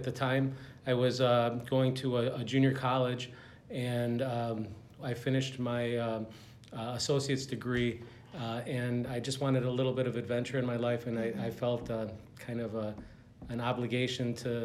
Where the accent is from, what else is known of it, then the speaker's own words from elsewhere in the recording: Chicago, Illinois, United States; born there; I was born in Chicago, Illinois, in 1968.